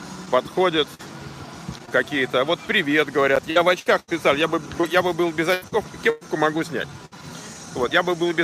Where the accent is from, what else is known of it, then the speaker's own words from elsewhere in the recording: Moscow, Russia; Я родился на Войковской. Потом жили мы много лет в Лефортово. Потом мы жили в Хорошовом Невнике, улица Демьяна Бедного.